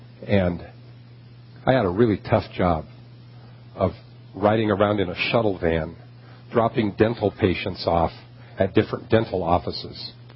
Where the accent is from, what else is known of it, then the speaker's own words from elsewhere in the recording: California, United States; or at least where I was from California, so we just didn't do it there where I was growing up.